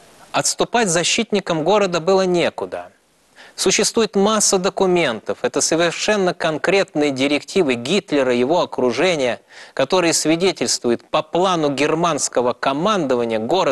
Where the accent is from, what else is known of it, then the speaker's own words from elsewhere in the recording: Saint Petersburg, Russia; Я родился и вырос в Ленинграде